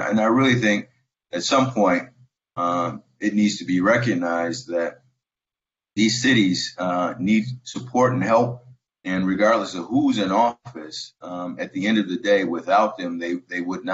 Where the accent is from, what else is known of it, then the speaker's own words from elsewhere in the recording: Chicago, Illinois, United States; also born or lived in Milwaukee; You know, I grew up in Chicago, moved to Milwaukee, worked for the mayor of Milwaukee, cut my teeth in mayoral politics